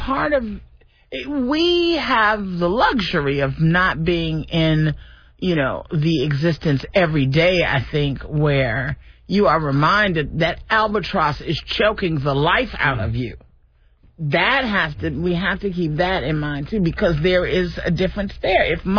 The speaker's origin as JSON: {"language": "English", "town": "Detroit", "region": "Michigan", "country": "United States", "lives_now": "US South", "said": "because I'm from Detroit. So I never knew of any of this disparate this until I got to the South."}